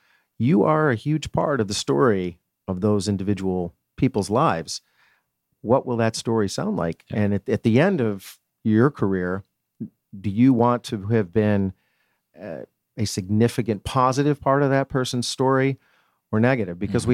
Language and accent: English; Rochester, New York, United States; My hometown, Rochester, New York, there's a grocery store chain called Wegmans.